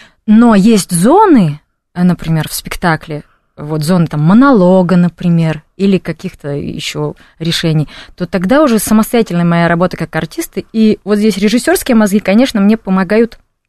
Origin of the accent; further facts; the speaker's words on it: Tyumen, Tyumen Oblast, Russia; я из Тюмени сама